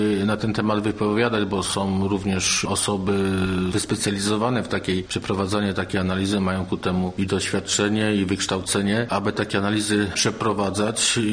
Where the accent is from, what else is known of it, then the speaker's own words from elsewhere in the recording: Wieluń, Łódź Voivodeship, Poland; mamy ten oddział już tutaj u siebie w Wieluniu